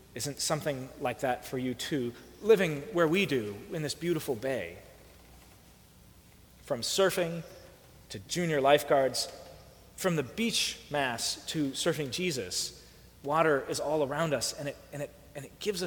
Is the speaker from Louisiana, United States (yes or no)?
no; Oakland, California, United States; Growing up in Oakland, it was always this place of orientation.